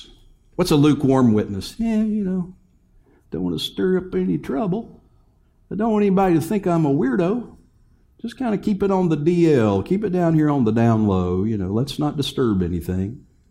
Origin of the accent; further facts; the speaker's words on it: Bristol, Virginia, United States; When I was young, I grew up in the Bristol, Virginia, Bristol, Tennessee area. It's the same city in two states.